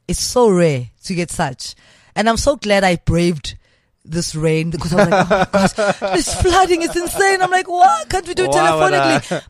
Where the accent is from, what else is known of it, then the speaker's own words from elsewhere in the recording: Johannesburg, Gauteng, South Africa; Orlando West. You mean in my younger days, Orlando West.